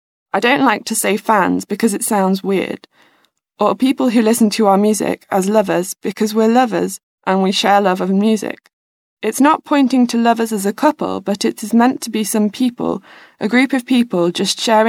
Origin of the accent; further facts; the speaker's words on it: Innlandet, Norway; I come from a small town in Norway. It's not really special, but it has got amazing nature. It's close to the biggest lake in Norway. It's the city beside Lillehammer